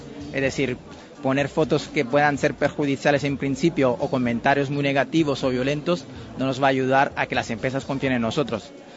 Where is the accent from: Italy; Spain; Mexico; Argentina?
Italy; Spanish is a second language; yo por ejemplo soy italiano